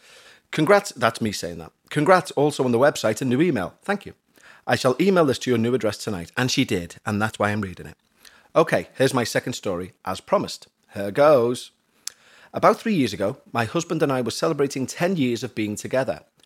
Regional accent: England, United Kingdom; Because we're English, of course.

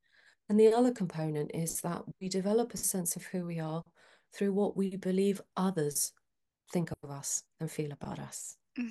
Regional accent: Athens, Attica, Greece; English is a second language; moved away as an adult; now in United Kingdom; So, for example, I'm actually Greek. So I was born and bred in Athens. My family are all there. I've lived in the UK for 30 years

